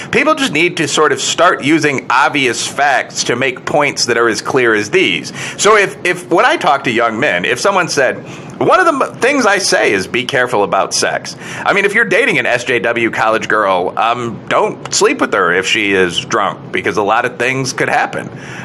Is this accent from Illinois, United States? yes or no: yes; Chicago, Illinois, United States; I'm a Chicagoan, and I remember Detroit was always...